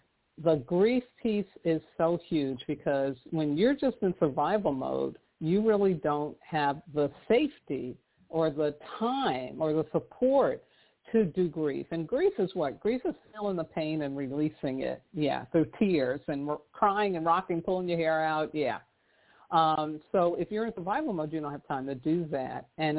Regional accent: New York City, New York, United States; because, you know, I grew up in New York City, so I know.

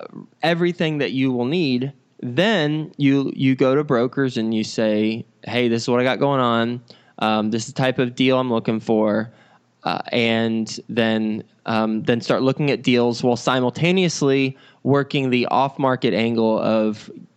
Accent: Texas, United States; also born or lived in Flint; I was born in Flint, Michigan, so I know Michigan decently well, even though I grew up in Texas for the most part.

